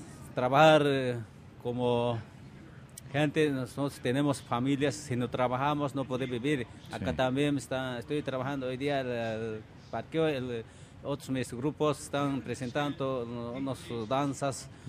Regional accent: Bolivia; Yo quería hablar en quechua, como boliviano, como quechua, puede hablar en quechua.

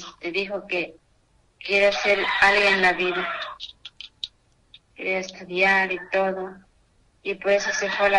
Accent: Cuatzingo de las Montañas, Guerrero, Mexico; Mi pueblo se llama Cuatzingo de las Montañas, municipio de Cuatzingo, Guerrero.

